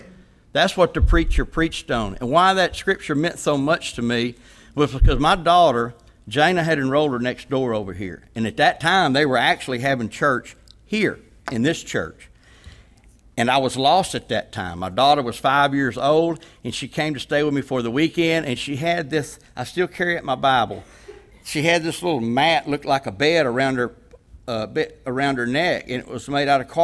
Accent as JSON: {"language": "English", "town": "Madisonville", "region": "Texas", "country": "United States", "said": "I'm from Madisonville, Texas, like Monty said, founder of the House of Hope and director."}